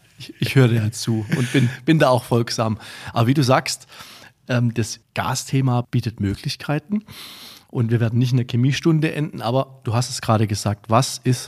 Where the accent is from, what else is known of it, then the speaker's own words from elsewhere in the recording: Beutelsbach, Baden-Württemberg, Germany; Ich muss dich da korrigieren als Schwabe, als Lokalpatriot des Beutelsbach.